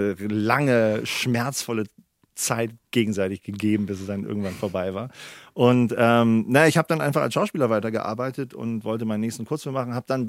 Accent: Northern Germany, Germany; Ja, ich bin ja Norddeutscher.

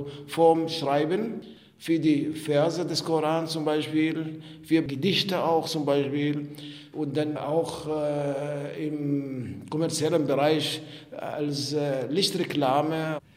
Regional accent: Sudan; Ich bin aus dem Sudan. Ich habe Germanistik studiert und in Sprachwissenschaft promoviert.

